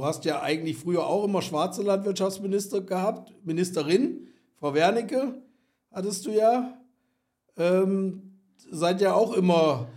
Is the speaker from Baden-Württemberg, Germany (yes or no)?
no; Saxony, Germany; born there; Ich bemühe mich deutlich zu reden, ich bin in Sachsen geboren, damit Sie den Zweikanalton bei mir nicht brauchen.